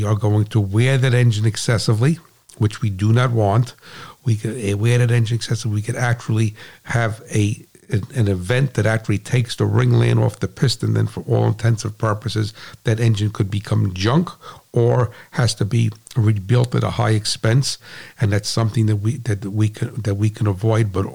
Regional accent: United States; I'm American, so I got 392.

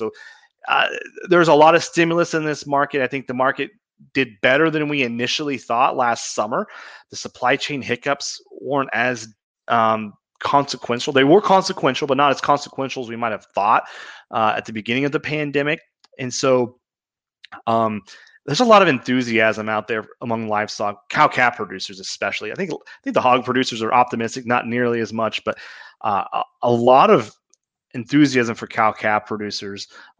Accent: Kansas, United States; I grew up in Kansas on a cow-calf farm

